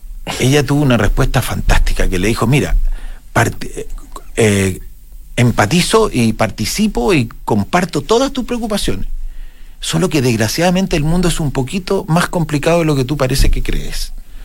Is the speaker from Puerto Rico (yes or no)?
no; Chile; las encuestas de cómo somos los chilenos, este es un país que cree en el esfuerzo personal